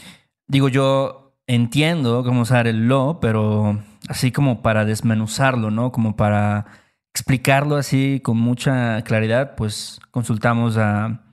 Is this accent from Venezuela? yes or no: no; Mexico; Somos de México